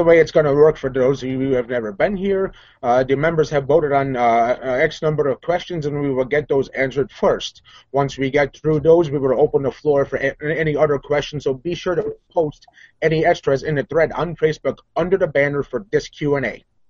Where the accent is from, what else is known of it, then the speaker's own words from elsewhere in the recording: Barcelona, Catalonia, Spain; moved away as an adult; also born or lived in Paris, France / Sorrento, Italy; now in United States; For those of you who don't know me, the newer members, I am originally from Barcelona, Spain.